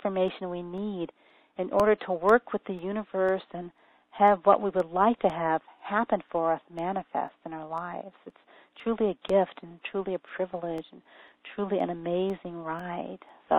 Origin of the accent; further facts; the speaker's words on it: Alaska, United States; I'm from Alaska, and all of my extended family lives in the lower 48 states.